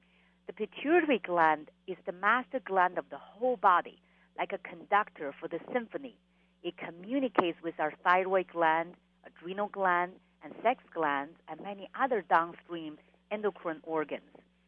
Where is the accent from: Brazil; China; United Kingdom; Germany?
China; now in United States; I grew up in China where we live really simple lives, and we worked really hard, and I have never, ever felt this kind of stress after I moved to the United States.